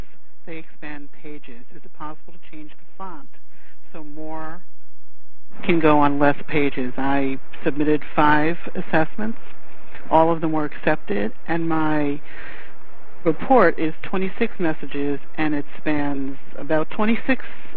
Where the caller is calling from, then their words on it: New York, United States; Hi, I'm calling from New York, and I have a request.